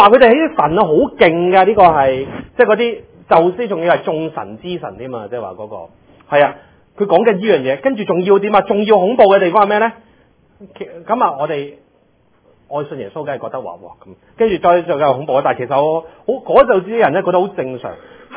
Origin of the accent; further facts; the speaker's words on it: China; 佢就会指我哋中国人最多有一句说话就话、是。拜得神多，自有神庇佑。